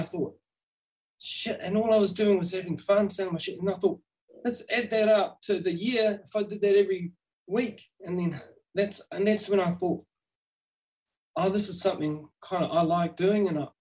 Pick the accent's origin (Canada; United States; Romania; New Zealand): New Zealand; accent: Kiwi; When I go back home, when I come back, all my work, just to say my accent is really strong Kiwi.